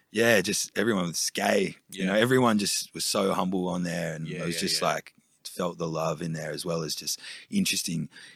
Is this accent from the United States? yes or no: no; Sydney, New South Wales, Australia; was growing up in Erskineville, Newtown, and seeing his tags around.